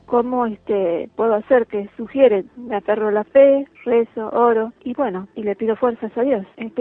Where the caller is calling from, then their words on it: Quilmes, Buenos Aires Province, Argentina; de Quilmes.